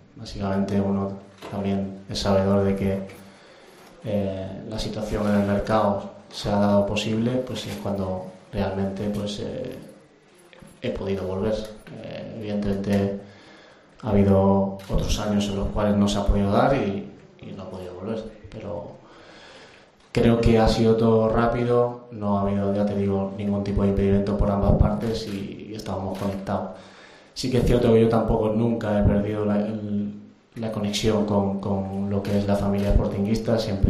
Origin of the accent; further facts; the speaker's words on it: Extremadura, Spain; now in Gijón, Spain; Sabéis que soy extremeño, pero me siento un Gijonés más. Tengo aquí a mi mujer y a mi hija.